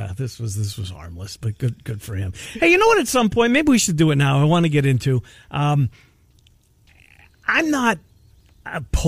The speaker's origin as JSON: {"language": "English", "town": "Winnipeg", "region": "Manitoba", "country": "Canada", "tie": "born or raised there", "said": "when I was growing up in Winnipeg as a little boy."}